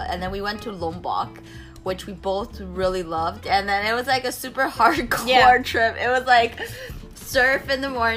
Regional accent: Canada; also born or lived in Israel; now in Taiwan; I grew up in Canada and Israel.

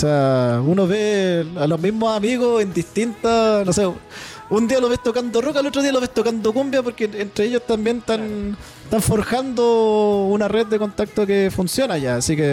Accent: La Serena, Coquimbo, Chile; Yo crecí en La Serena, y todas mis primeras veces fueron en La Serena. Ah. Digamos, mis primeros pasos, primer colegio, primer trabajo.

